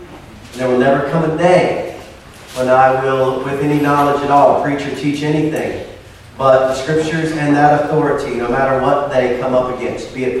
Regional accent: United States; As an American citizen, as a member of the human race, as all of those things, I am.

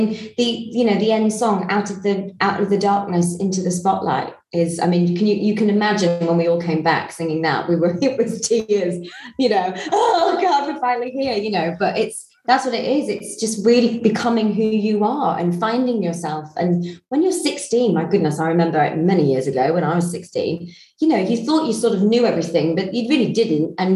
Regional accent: Blackpool, North West England, United Kingdom; because I'm from Blackpool originally.

